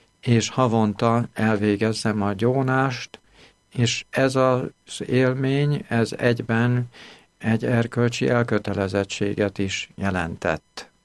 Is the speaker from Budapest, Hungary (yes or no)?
yes; Budapest, Hungary; Budapest, mert budapesti származású vagyok.